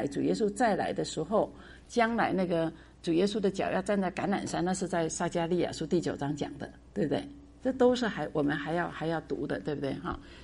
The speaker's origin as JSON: {"language": "Chinese", "country": "China", "said": "我自己是美国公民嘛，那我是中国人，我是美国公民呢"}